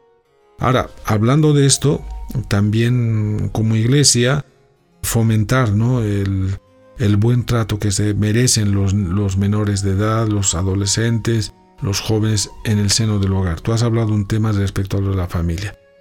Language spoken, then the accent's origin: Spanish; Bolivia; Y que toquemos temáticas que nos estén afectando, ¿no? Como bolivianos.